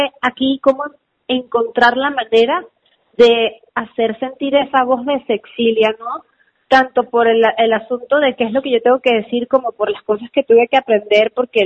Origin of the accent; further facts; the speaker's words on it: Venezuela; now in Mexico; la persona que me abrió la puerta o la opción a yo considerar México como un lugar donde yo también podía ser músico, no solo en mi natal Venezuela. Y y ahora realmente luego de llegar acá a México